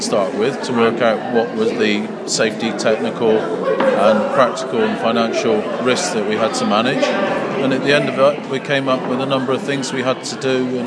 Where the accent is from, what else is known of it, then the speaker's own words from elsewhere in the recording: South West England, United Kingdom; I come from Gloucestershire